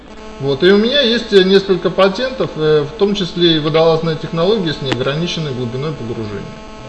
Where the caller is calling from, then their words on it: Pskov Oblast, Russia; Я из Псковской области звоню.